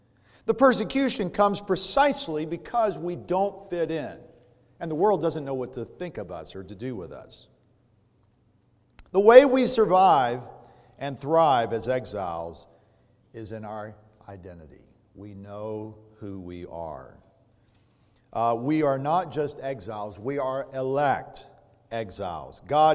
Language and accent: English; United States; I'm an American. I stand out like a sore thumb.